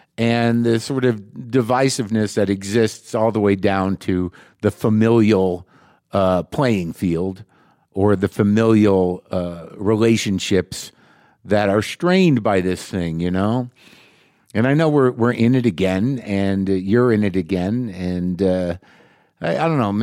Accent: New Mexico, United States; I've spent a few days here in New Mexico, my hometown.

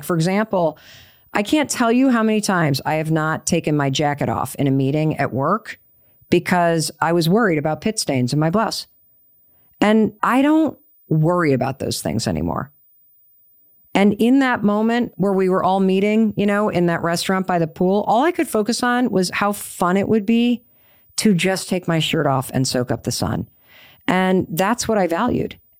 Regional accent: Northeast, United States; You know, we're all from the Northeast.

